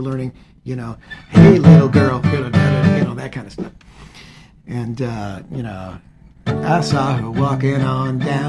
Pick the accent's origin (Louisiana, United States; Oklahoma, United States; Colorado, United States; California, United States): California, United States; Santa Monica; also born or lived in Los Angeles; Yeah, I was born in St. John's Hospital in Santa Monica.